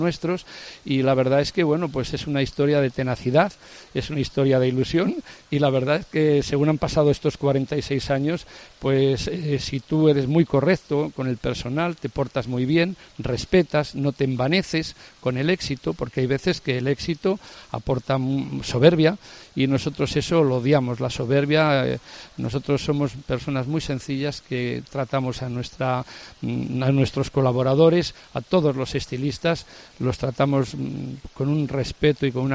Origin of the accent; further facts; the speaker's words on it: Salamanca, Castile and León, Spain; nosotros somos muy salmantinos, mi esposa y yo